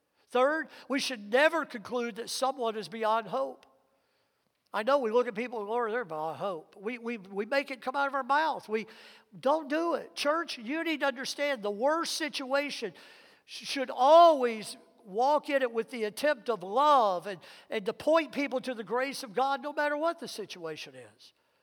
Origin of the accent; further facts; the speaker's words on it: Mississippi, United States; I grew up in Mississippi, and during my teenage years, my dad got this idea that we moved out to the country and we started farming